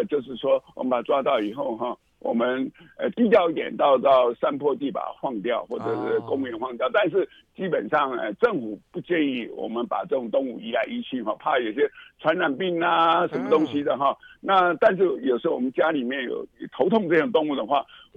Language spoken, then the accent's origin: Chinese; Taiwan; 我在台湾长大之后